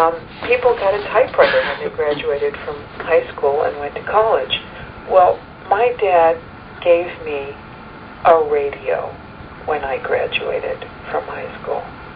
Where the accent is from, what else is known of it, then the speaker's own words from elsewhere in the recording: New York City, New York, United States; I grew up in New York like you did.